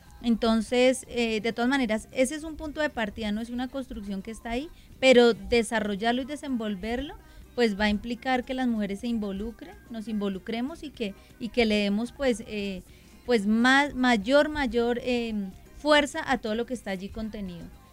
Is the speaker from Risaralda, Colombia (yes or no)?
no; Bogotá, Colombia; pues soy una mujer bogotana que en el 2004, hace un poquito más de 12 años, estaba estudiando licenciatura en Ciencias Sociales en la Universidad Distrital